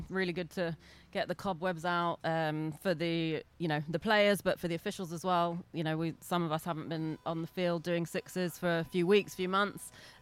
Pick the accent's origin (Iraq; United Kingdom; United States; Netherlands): United Kingdom; London; So I'm from London in England.